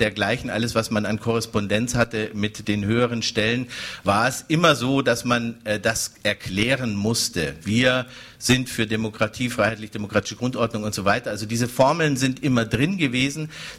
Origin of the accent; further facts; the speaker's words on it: Bavaria, Germany; Jemand, der wie ich unter Franz Josef Strauß aufgewachsen ist in Bayern